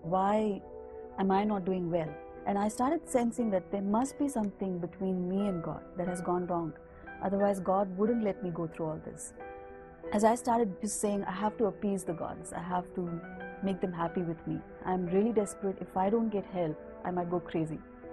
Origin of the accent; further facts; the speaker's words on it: India; I'm from India, and I've been a Hindu by birth.